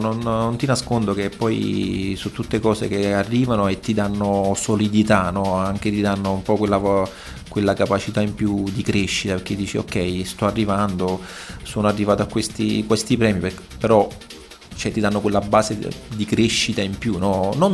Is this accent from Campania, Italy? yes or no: yes; Naples, Campania, Italy; accent: Neapolitan; magari ho la voce ancora un po' già da napoletano, sai, con la voce chiusa. Mi ricordo quando parlavo inglese in Giappone, i giapponesi mi dicevano sei napoletano